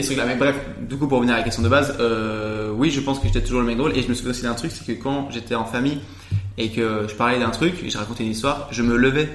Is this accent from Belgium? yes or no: yes; Brussels, Brussels-Capital Region, Belgium; born there; Non, je suis né à Bruxelles le 16 décembre 1998.